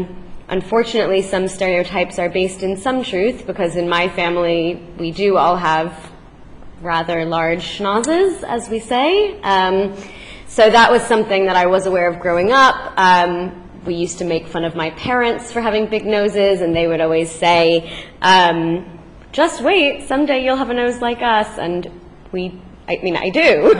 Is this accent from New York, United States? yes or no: no; Newton, Massachusetts, United States; I am American. As you can tell, I grew up in a town called Newton outside of Boston.